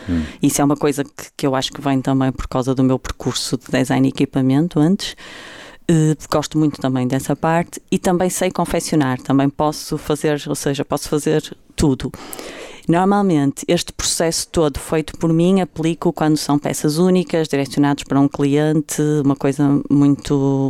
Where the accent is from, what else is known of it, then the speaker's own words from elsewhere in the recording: Barcelos, Braga, Portugal; now in Porto, Portugal; sou natural de Barcelos, atualmente vivo no Porto